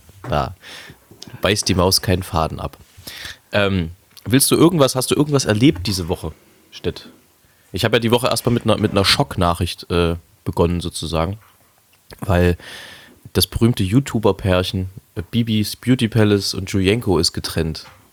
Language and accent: German; Leipzig, Saxony, Germany; Ich bin ein Leipziger Original, wie das so schön heißt. Ein authentisches, nicht zugezogenes, sondern schon immer hier stattgefunden habendes. Und Leipzig ist meine Heimat und die schönste Stadt der Welt natürlich.